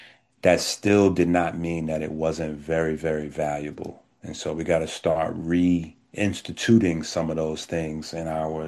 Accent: Bronx, New York, United States

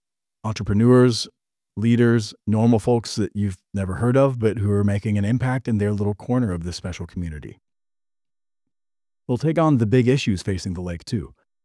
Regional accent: Texas, United States; So I grew up in Texas, but I ended up back here on the old family farm in 2010.

